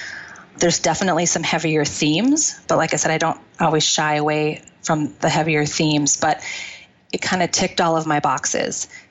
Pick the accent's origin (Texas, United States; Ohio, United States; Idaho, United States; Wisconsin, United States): Wisconsin, United States; I am from Wisconsin.